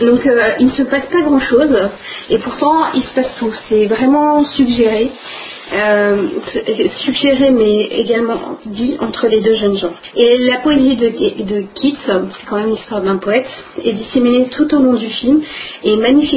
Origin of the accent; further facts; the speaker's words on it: United Kingdom; accent: English; French is a second language; mon accent anglais vous aurait trop fait envie